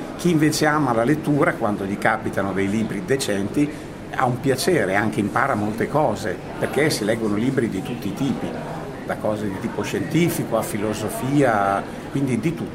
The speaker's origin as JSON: {"language": "Italian", "town": "Bologna", "region": "Emilia-Romagna", "country": "Italy", "said": "Io sono di Bologna e ho fatto il liceo classico a Galvani"}